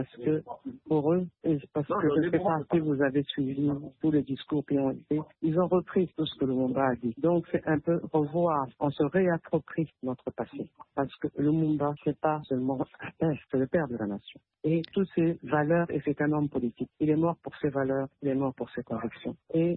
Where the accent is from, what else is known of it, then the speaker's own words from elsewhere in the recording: DR Congo; Et qu'on veut être unis en tant que Congolais